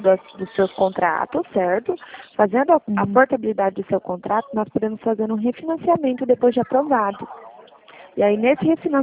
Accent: Campo Grande, Mato Grosso do Sul, Brazil; Sou de Campo Grande, da Poupa Crédito, aqui de Campo Grande.

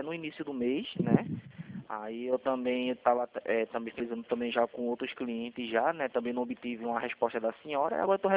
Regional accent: Recife, Pernambuco, Brazil; Bem, veja bem, porque eu sou daqui de Recife, né?

